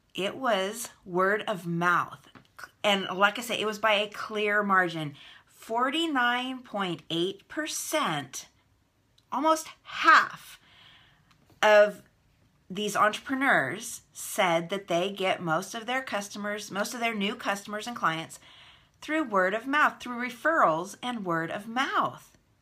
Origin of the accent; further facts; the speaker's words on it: Fresno, California, United States; By the way, Drip originated right here in my hometown of Fresno, so it's pretty cool.